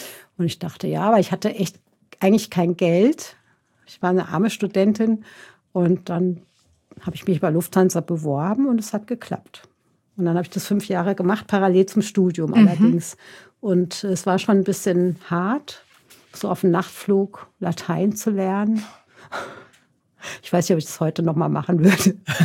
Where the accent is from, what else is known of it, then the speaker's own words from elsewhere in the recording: Hesse, Germany; als Hessin